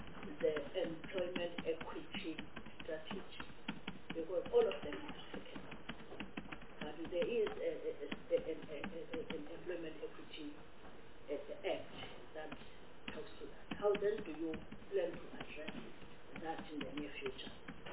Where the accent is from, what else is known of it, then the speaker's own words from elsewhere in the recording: Eastern Cape, South Africa; I'm from the Eastern Cape. I think I'm talking on behalf of the rural areas in the Eastern Cape